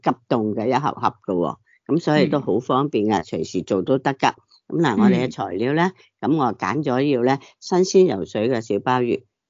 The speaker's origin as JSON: {"language": "Cantonese", "country": "China", "said": "咁其实呢个壳咧就系、是、我哋中国人咧一种嘅中药嚟噶。"}